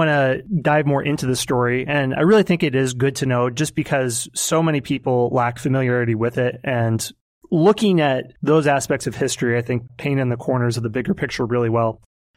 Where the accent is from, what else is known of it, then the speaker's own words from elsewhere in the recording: United States; The only people who've ever been rude to me are Western Europeans, just for on account of being American.